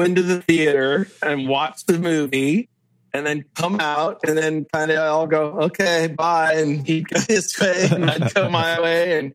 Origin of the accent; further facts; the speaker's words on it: Ohio, United States; He was from Ohio. I'm from Ohio.